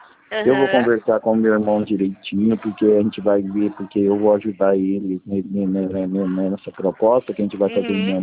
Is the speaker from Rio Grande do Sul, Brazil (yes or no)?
no; Palmeiras d'Oeste, São Paulo, Brazil; now in Santa Bárbara d'Oeste, Brazil; sou de Palmeiras do Oeste, mas estou em Santa Bárbara do Oeste.